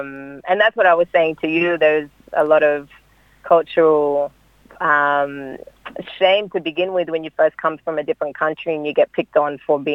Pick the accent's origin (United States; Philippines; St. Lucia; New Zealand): Philippines; I love being Filipina, you know. I love talking about it.